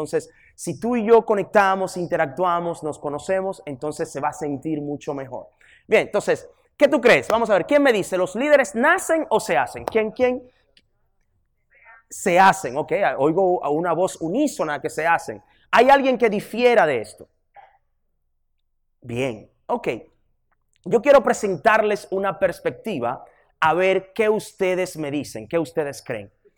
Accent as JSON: {"language": "Spanish", "country": "Dominican Republic", "also_born_or_lived": "Boston", "lives_now": "Dallas, United States", "said": "soy nativo dominicano, llevo ya en los Estados Unidos aproximadamente unos 20 y tanto de años. Hace unos 4 años que mi familia y yo decidimos movernos de la ciudad de Boston, donde vivíamos anteriormente, acá a la ciudad de Dallas."}